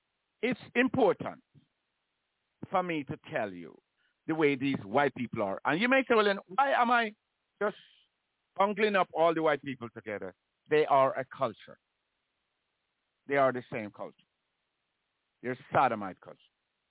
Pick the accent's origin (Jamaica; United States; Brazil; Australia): Jamaica; moved away; I come here from Jamaica. I come to immigration.